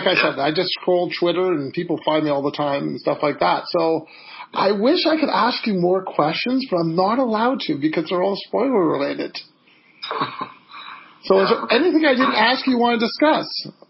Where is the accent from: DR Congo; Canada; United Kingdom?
Canada; I'm like, I'm a Canadian podcaster.